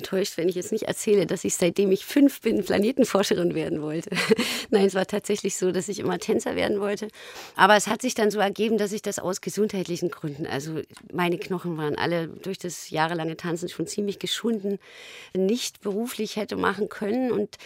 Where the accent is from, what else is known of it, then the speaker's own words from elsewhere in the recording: Jena, Thuringia, Germany; now in Berlin, Germany; die Beziehung damals zu einem Mann in meiner Heimatstadt Jena war und ich hier in Berlin gewohnt habe